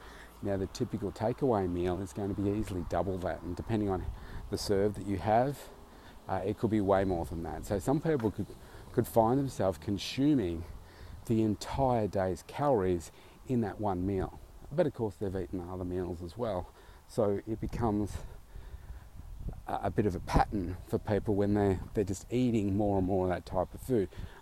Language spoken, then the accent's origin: English; Melbourne, Victoria, Australia; certainly in my hometown here in Melbourne, the estate that I'm walking through now, which is my own estate